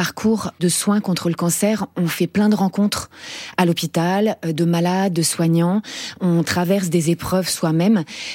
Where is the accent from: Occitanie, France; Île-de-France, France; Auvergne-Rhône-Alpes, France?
Île-de-France, France; Levallois-Perret; Alors moi, je suis une femme blanche. J'ai 50 ans et j'ai grandi dans une famille de classe moyenne, plutôt bourgeoise, à 50 mètres du périphérique, à Paris, et enfin, plus précisément à Levallois-Perret.